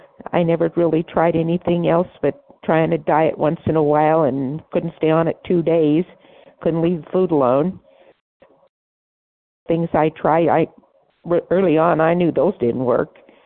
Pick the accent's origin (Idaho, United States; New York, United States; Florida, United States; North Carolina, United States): Idaho, United States; from Idaho, a recovering compulsive overeater.